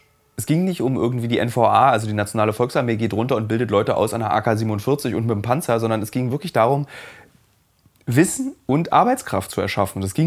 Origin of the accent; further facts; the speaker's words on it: Germany; ich komme aus Deutschland